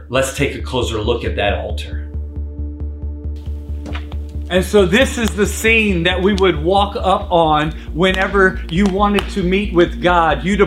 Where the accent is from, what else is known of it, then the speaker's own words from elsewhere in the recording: Louisiana, United States; now in Maryland, United States; you know that I'm from Louisiana and I migrated and moved up here to Maryland.